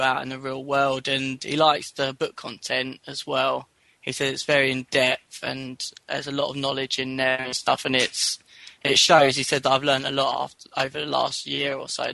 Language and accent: English; London, United Kingdom; I'm from London and I'm doing the plumbing course.